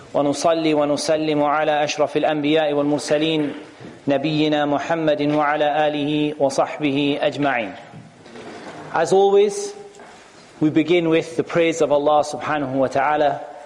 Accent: Newcastle upon Tyne, North East England, United Kingdom; I come from Newcastle upon Tyne, and there wasn't a very large Muslim community

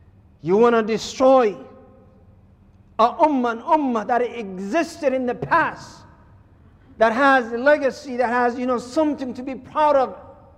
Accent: Somalia; I'm from Somalia.

